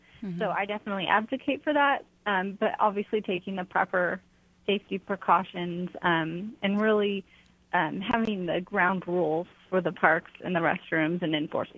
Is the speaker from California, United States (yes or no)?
yes; California, United States; And I'm actually from California, and I know that in the town where I grew up